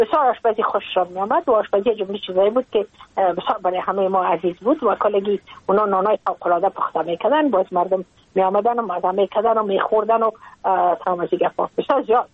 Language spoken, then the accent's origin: Persian; Afghanistan; ما اید افغان استم ما مربوط افغانستان استم ما مربوط نیم سرزمین نازمین استم